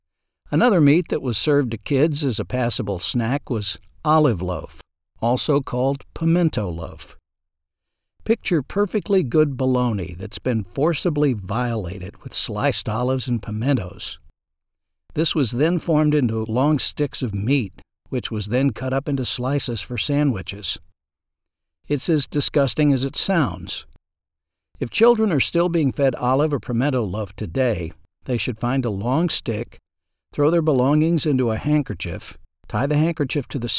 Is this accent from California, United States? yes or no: no; Ashdown, Arkansas, United States; That was my quick go-to meal growing up in Ashdown, Arkansas.